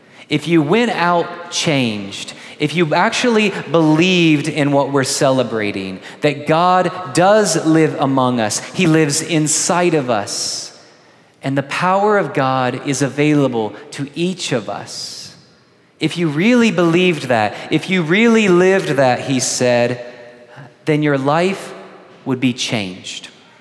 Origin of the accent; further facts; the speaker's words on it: Kentucky, United States; Now, I grew up in Kentucky. Many of you remember that. And we had some Christians around us where I grew up who were pretty lively.